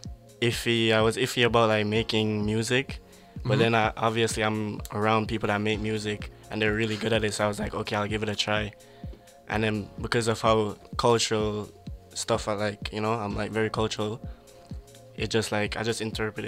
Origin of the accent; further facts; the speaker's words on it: Jamaica; now in Montreal, Canada; so a lot of people know I'm Jamaican. I came here 3 years ago.